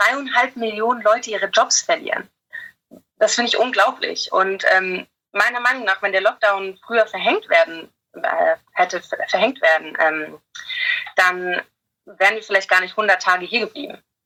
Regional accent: Germany; now in England

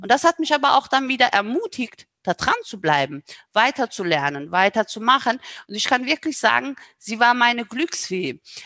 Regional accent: Saarbrücken, Saarland, Germany; ich werde dieses Jahr 50 Jahre alt. Ich bin seit 41 Jahren hier in Saarbrücken. Ich bin eine Saarbrückerin, ich bin eine Saarländerin.

